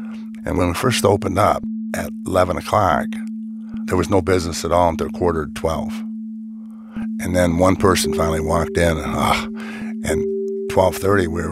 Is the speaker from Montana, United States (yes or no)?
no; Michigan, United States; And from where I'm from, is Posen was right near us, and they raised potatoes. I grew up on a farm that we raised a lot of potatoes.